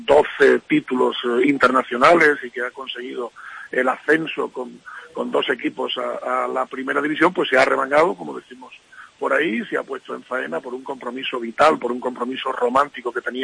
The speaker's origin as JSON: {"language": "Spanish", "region": "Extremadura", "country": "Spain", "said": "como extremeño, humilde extremeño que me siento"}